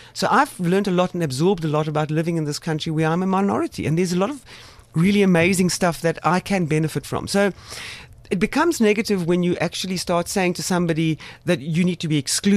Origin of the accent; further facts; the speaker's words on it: South Africa; No, I'm a South African.